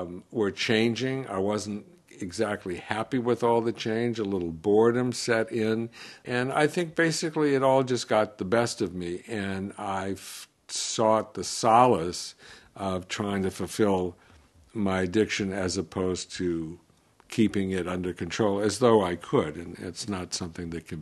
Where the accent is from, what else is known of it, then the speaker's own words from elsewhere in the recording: New York, United States; Growing up in New York, right in the middle of all